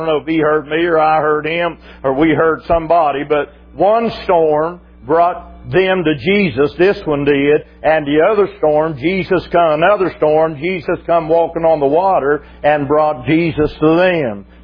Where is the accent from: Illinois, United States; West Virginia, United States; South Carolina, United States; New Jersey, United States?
West Virginia, United States; born there; I was born in West Virginia in the night, about 10 o'clock at night